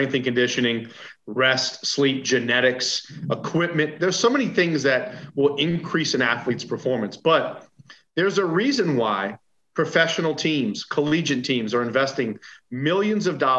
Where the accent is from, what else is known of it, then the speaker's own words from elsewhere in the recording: New Orleans, Louisiana, United States; So growing up in New Orleans, we had two options. We had the Cubs or the Braves.